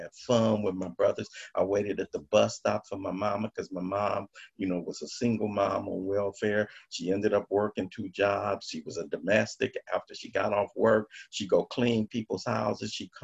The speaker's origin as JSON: {"language": "English", "town": "Los Angeles", "region": "California", "country": "United States", "tie": "born or raised there", "said": "Grew up in South Central Los Angeles. You know, I grew up in Watts in the 60s. welfare mom, five brothers, raising six boys by herself."}